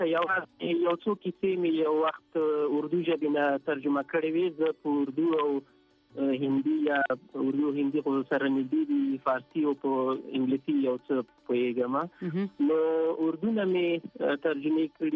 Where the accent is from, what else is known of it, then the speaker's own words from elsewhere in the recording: Paktia, Afghanistan; زه اصلا د پکتیا دی اریو بیا ما او په اریو کې اکثرا ځاګی او اوسېږي نو زم د ځاګی یم